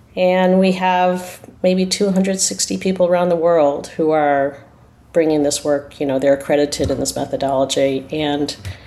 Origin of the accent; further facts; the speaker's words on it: United States; accent: American; now in Australia; You could hear from my accent, I'm American. I live in Australia.